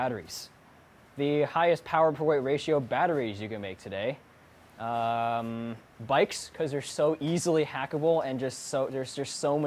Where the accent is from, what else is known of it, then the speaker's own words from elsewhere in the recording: Atlanta, Georgia, United States; Well, so, my hometown is Atlanta, and growing up in suburban Atlanta, which is like upper white middle class suburban soccer momville